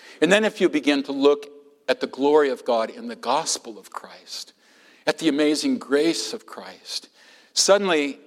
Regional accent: California, United States; He's Californian, I'm a Californian, but I don't get any credit for that.

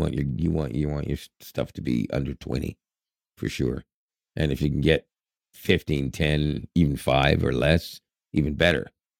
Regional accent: Canada; It's like they know I'm Canadian and they shoot at me.

